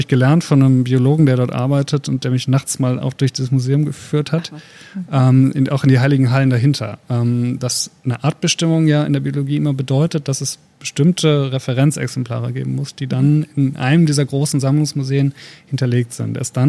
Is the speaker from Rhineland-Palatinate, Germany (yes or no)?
no; North Rhine-Westphalia, Germany; hier im Ruhrgebiet, ich komme ja aus dem Ruhrgebiet